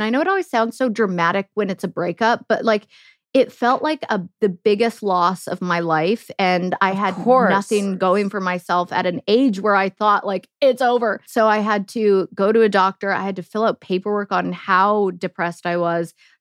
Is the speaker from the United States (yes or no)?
no; Canada; living the dream as a Canadian